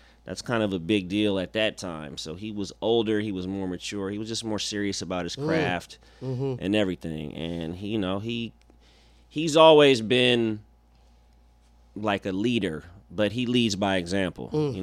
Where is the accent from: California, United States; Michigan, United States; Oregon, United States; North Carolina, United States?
California, United States; Oakland; because we're from Oakland